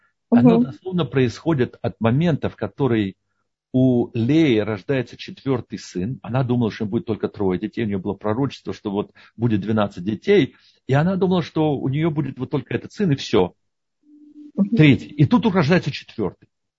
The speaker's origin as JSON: {"language": "Russian", "region": "New York", "country": "United States", "lives_now": "Chicago, United States", "said": "я из Нью-Йорка, да, в Чикаго."}